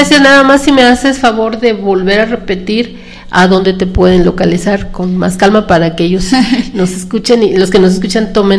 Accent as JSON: {"language": "Spanish", "country": "Mexico", "said": "para todos y cada uno de los mexicanos que estamos aquí luchando por un cambio radical"}